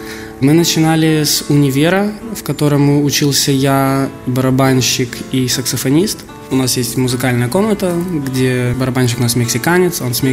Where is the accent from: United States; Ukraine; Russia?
Ukraine; Я украинец.